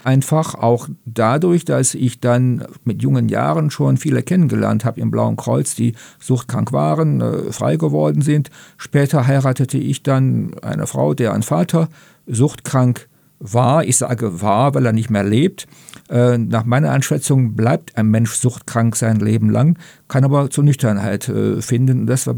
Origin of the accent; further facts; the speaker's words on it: Radevormwald, North Rhine-Westphalia, Germany; Ich komme aus Rade vom Wald, also gar nicht weit weg von hier